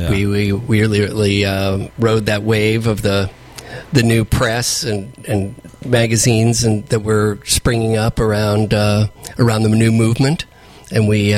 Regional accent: Cincinnati, Ohio, United States; which I saw many times in my hometown of Cincinnati, Ohio, at the Ludlow Garage.

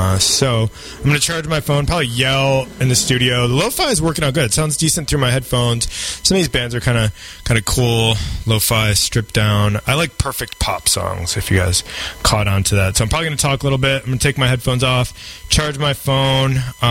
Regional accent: New York, United States; I'm like a redneck. I grew up in Central New York.

